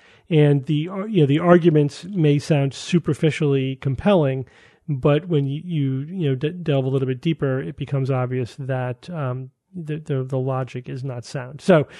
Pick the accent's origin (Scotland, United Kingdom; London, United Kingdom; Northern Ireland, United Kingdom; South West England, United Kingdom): Northern Ireland, United Kingdom; I was born and raised in Northern Ireland, which at the last glacial maximum was under a mile of ice.